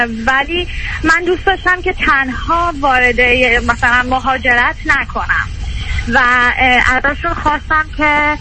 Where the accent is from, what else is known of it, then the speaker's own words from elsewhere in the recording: Iran; moved away as an adult; که از ایران خارج شدم، بنابر یه دلایلی که میخواستم ادامه تحصیل بدم ایران نمیتونستم، و اینکه الان که از ایران اومدم